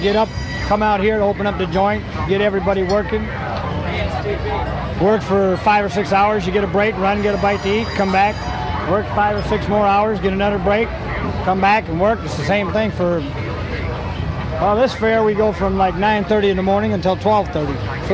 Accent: Milwaukee, Wisconsin, United States; now in Tampa, United States; Originally from Milwaukee, but now I'm from Tampa, Florida.

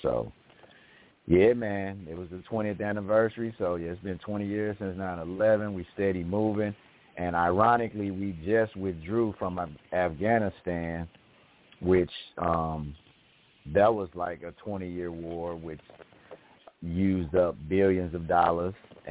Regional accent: United States; Like when I say America, even though I am an American, I live in this country and whatnot, pay taxes and all that.

